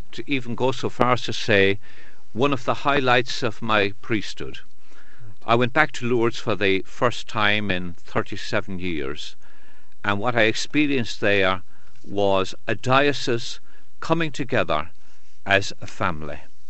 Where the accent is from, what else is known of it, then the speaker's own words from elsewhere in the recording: Ireland; it reminds me of my youth when I was growing up in Ireland, especially in the summertime when we'd be out saving the hay in the fields.